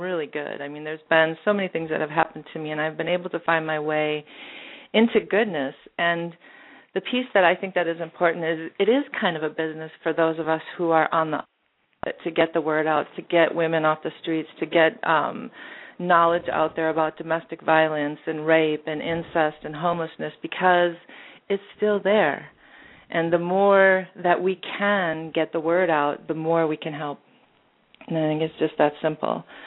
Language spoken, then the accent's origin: English; Midwest, United States; also born or lived in Green Bay, Wisconsin; I was born in Green Bay, Wisconsin, and was raised in the Midwest, you know, typical Irish Catholic home.